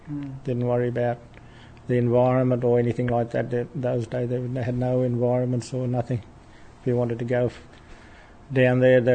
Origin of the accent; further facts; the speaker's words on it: Bloomfield Valley, Queensland, Australia; When I was a kid growing up in the Bloomfield Valley, there was hardly any cars coming, only the timber trucks and the freight truck that used to go once a week to Cairns